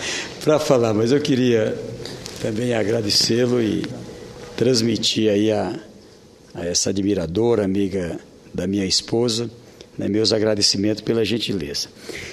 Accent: Oeiras, Piauí, Brazil; Oeiras, a minha cidade natal, no Piauí

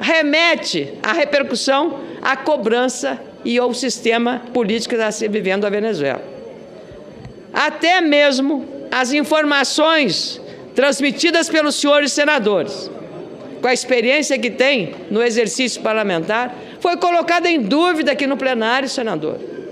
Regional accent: Rio Grande do Sul, Brazil; Como eu sou do Rio Grande do Sul, de um estado que tem um vínculo muito grande com o processo do bloco do Mercosul

